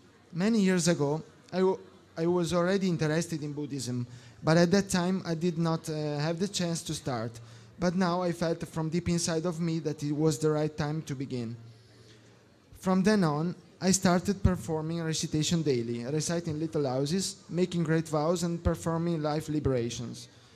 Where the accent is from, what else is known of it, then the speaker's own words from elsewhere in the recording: Italy; English is a second language; I'm originally from Italy.